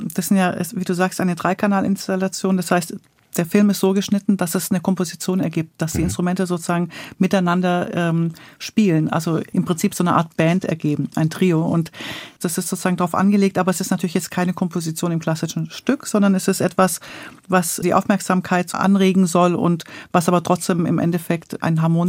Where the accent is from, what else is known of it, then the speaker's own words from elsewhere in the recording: Münchingen, Baden-Württemberg, Germany; also born or lived in Stuttgart; Also ich bin gar nicht wirklich in Stuttgart aufgewachsen, sondern erst in Münchingen. Das ist bei Korntal. Ich bin in Korntal aufs Gymnasium gegangen. Das ist ein richtiges kleines Dorf. Und dann in Stammheim.